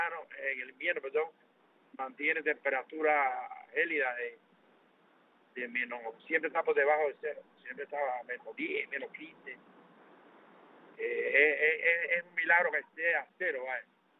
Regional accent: Cuba; now in United States; que Dios bendiga a mi pueblo cubano, que lo bendiga a ustedes. Y le deseo lo mejor en este día. Estoy en Minnesota, bro.

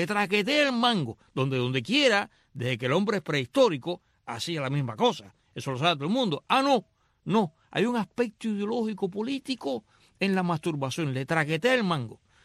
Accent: Cuba; moved away; una cosa de la cual yo salí huyendo de Cuba

